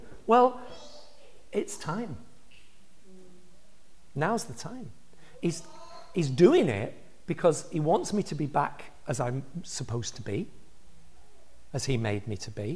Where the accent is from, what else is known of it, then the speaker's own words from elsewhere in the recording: England, United Kingdom; I'm a male Englishman, right? So that's against me for a start. I grew up in the north of England in the 50s and 60s.